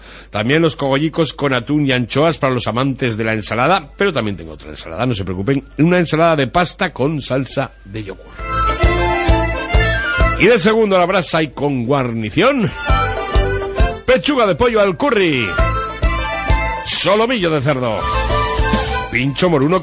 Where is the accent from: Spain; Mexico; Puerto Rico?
Spain; Tudela, Navarre; Es que los de Tudela somos muy de Tudela, claro.